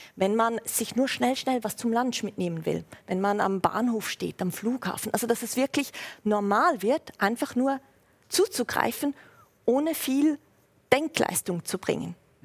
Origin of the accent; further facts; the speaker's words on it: Switzerland; accent: Swiss; also die Schweiz ist, wo wir herkommen. Ich meine, mein Akzent, oder? Ja. Ich kann es nicht verstecken.